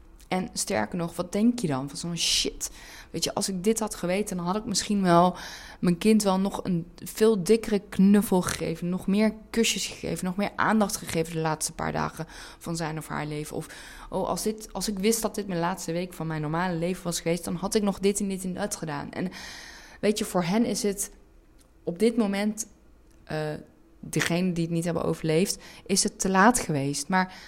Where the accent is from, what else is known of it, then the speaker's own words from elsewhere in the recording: Netherlands; born there; Mijn ouders zijn allebei Turks, zijn allebei geboren en getogen in Turkije. Ik heb heel erg veel met het land. Ik kom er zelf dan niet vandaan, als in ik ben hier in Nederland geboren, maar ik ben wel Turks opgevoed. Ik spreek de Turkse taal vloeiend.